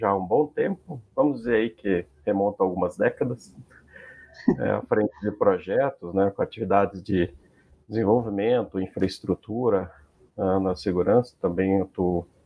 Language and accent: Portuguese; Baependi, Minas Gerais, Brazil; Uma importante cidade do sul de Minas, chamada Baipendi, né?